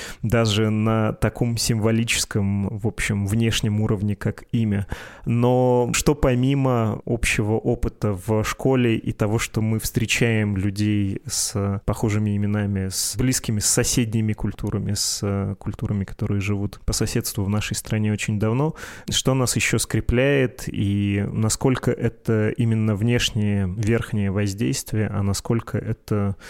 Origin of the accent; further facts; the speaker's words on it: Perm Krai, Russia; До начала записи я сказал, что я из Пермского края.